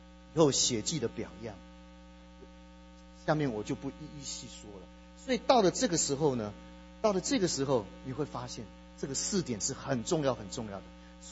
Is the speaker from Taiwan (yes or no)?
yes; Taiwan; 我是从台湾来的背景，我的奶奶是那个拜关公的，我发现我的这个家族能够从我母亲从我父亲敬拜这位独一的真神，